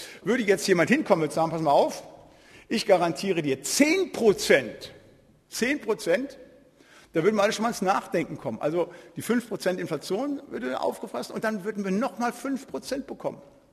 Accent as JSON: {"language": "German", "region": "Bremen", "country": "Germany", "said": "Ich komme aus Bremen"}